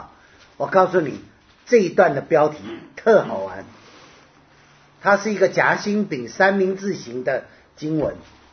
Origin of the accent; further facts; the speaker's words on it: Jiangnan, China; 我们江南人茴香是放一点点